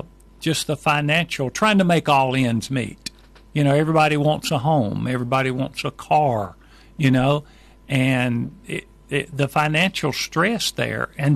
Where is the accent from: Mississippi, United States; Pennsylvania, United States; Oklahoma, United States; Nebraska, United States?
Mississippi, United States; I'm from the United States, from the great state of Mississippi. Awesome. Mississippi is down in the bottom part of the United States, and we are from there, but we travel a lot